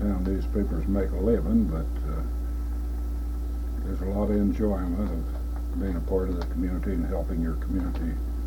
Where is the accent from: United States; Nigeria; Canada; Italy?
United States; Cannelton, Indiana; No, I started out in Indiana, in southern Indiana, in my hometown of Canelton, Indiana.